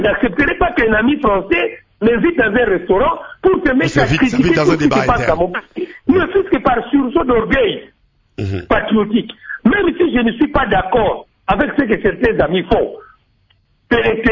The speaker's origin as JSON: {"language": "French", "country": "DR Congo", "said": "nous sommes Congolais"}